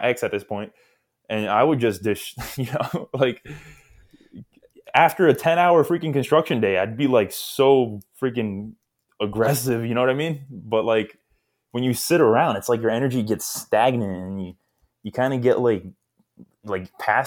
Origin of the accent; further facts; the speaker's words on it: Queens, New York, United States; Like, I grew up in Queens, New York City, and that's pretty much where I spent, like, the first 18 years of my life or so.